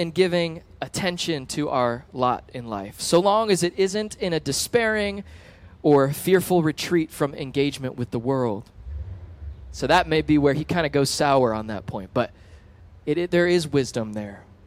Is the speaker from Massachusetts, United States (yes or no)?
no; Florida, United States; It's okay. I like the heat. I'm from Florida.